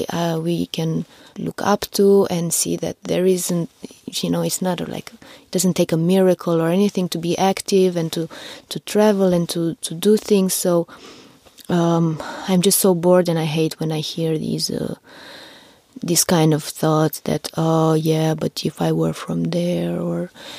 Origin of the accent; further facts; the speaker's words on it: Romania; I don't feel at all anymore like, oh, there's some problem, I'm from Romania